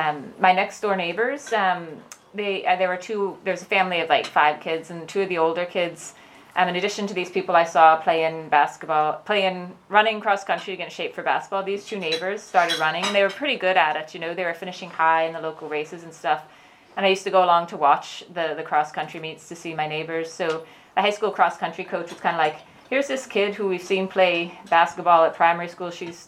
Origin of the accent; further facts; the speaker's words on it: Maine, United States; I wasn't born here. So, I was born in Maine in the United States, which is on the East Coast beside Canada.